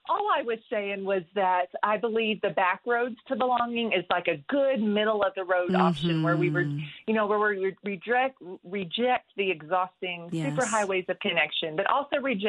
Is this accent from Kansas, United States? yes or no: no; Oklahoma, United States; I grew up in the Osage County, Oklahoma, off of a gravel back road